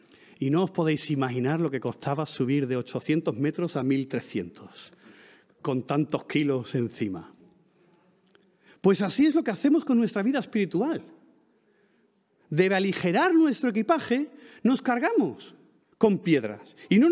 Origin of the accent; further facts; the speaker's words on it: Spain; por suerte soy español